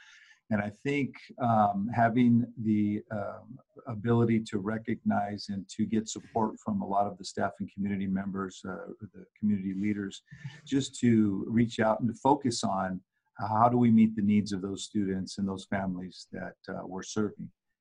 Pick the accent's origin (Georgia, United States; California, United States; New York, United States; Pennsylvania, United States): California, United States; Colton; Superintendent Santa Ana Unified School District. I come from the Inland Empire, small town called City of Colton, and where I was born and raised